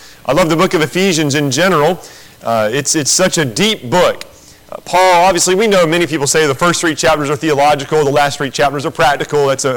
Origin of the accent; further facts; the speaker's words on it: North Carolina, United States; I grew up in North Carolina, so I'm loyal to the Panthers, and I'm loyal to the Braves.